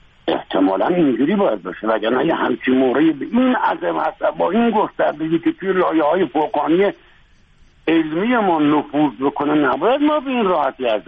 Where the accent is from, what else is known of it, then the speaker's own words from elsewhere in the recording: Iran; من به عنوان یک ایرانی